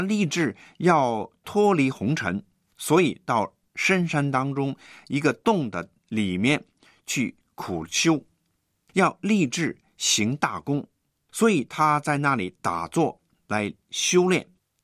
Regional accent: China; 西方的人可以得，东方的人，我们中国人也同样的可以经历。

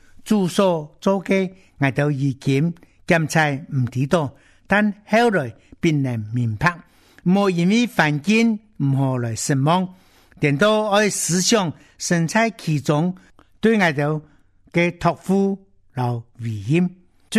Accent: China; 明年我都为中国我的故乡祷告

